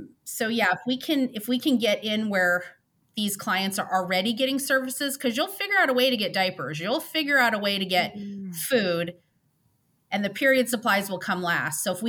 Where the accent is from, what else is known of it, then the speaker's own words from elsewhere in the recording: Las Vegas, Nevada, United States; I grew up here in Las Vegas